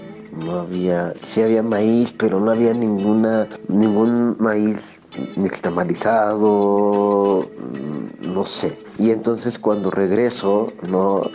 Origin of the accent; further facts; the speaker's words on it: Mexico City, Mexico; yo soy de la Ciudad de México.